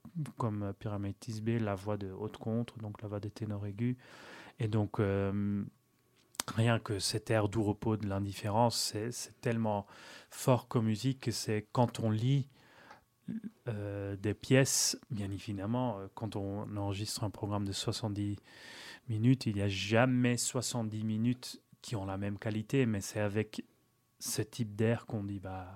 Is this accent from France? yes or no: no; Flanders, Belgium; pour moi, vu que je suis flamand aussi.